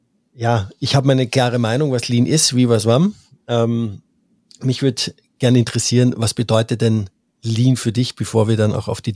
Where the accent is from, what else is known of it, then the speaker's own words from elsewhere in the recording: Austria; Also ich als Österreicher, irgendwie gefühlt kommt da jeden Tag was Neues rein aus Österreich